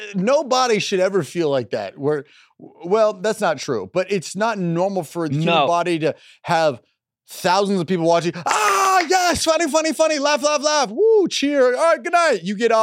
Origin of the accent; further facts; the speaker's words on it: Jacksonville, Florida, United States; Jacksonville, my hometown, Jacksonville, Florida